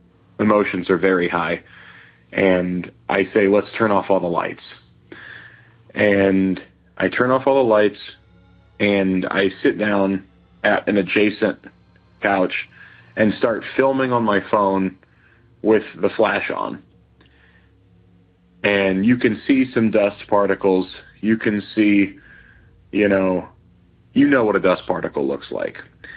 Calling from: Indianapolis, Indiana, United States; Hey, guys. This is … I'm calling from Indianapolis.

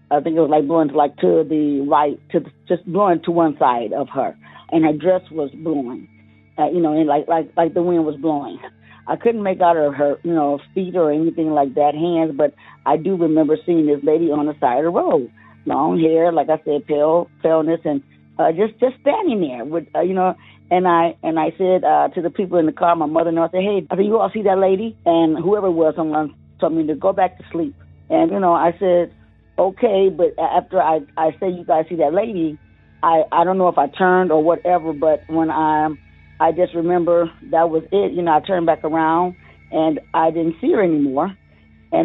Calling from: Cleveland, Ohio, United States; also born or lived in Crawfordville, Georgia; I'm calling from Cleveland, Ohio

